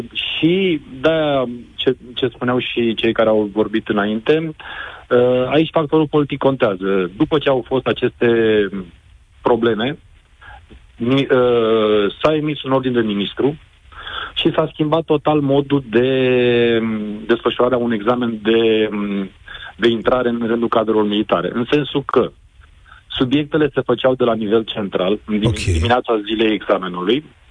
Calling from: Bucharest, Romania; sunt din București.

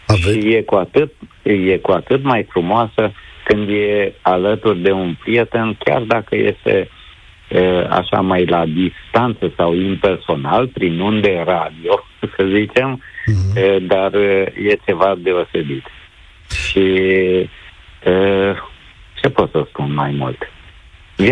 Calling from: Timișoara, Timiș County, Romania; sunt din Timișoara, sunt medic

